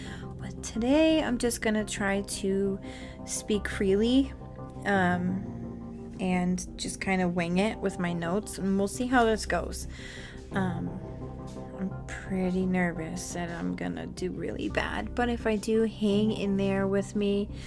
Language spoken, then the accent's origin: English; Massachusetts, United States; every Monday, we talk about a murder that occurred in Massachusetts. Why? Because I'm from Massachusetts